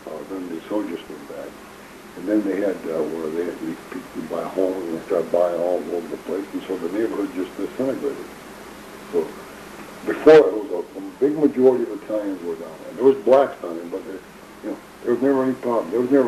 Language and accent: English; Monroe, United States; born or raised there